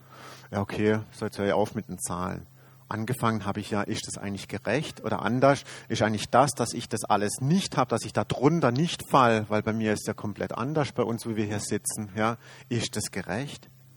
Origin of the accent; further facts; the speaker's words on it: Germany; born there; Die Kriege, ich bin in Deutschland geboren, ist das nicht ungerecht, dass meine Kinder hier aufwachsen können